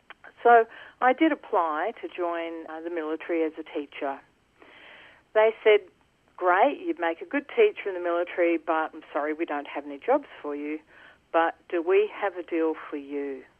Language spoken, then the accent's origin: English; Brisbane, Queensland, Australia; also born or lived in Sydney / Adelaide / Melbourne / Perth; of Australia with postings around Sydney, Adelaide, Melbourne, Perth, and also into Brisbane, which was my hometown.